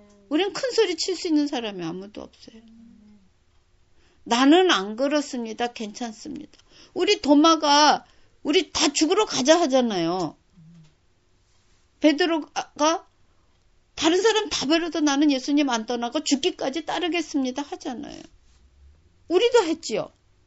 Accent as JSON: {"language": "Korean", "country": "South Korea", "said": "저도 한국 사람이니까 독도가 우리나라 하고서 자란 사람이고"}